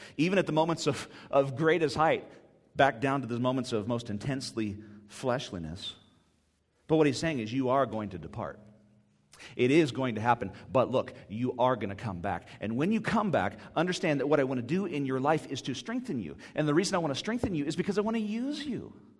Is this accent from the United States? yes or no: yes; United States; It means you open your window, because I'm American.